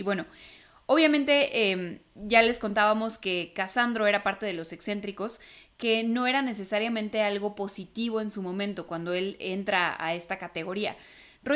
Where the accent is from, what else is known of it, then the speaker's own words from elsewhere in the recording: Mexico; por supuesto soy mexicana